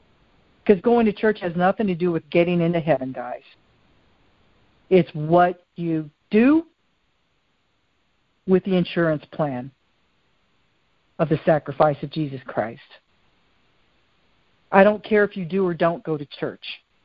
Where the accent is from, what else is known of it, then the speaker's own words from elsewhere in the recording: the South, United States; I laugh because, you know, I'm originally from the South, and in the South, they still use that saying, well, bless your heart.